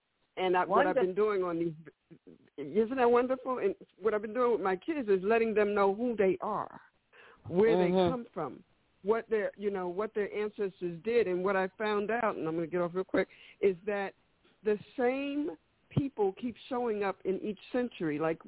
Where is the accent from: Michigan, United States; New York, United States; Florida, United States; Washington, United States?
New York, United States; born there; Yeah, I was born in New York.